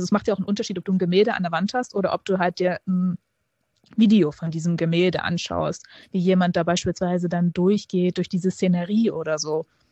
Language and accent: German; Hamburg, Germany; Ich bin ja gebürtige Hamburgerin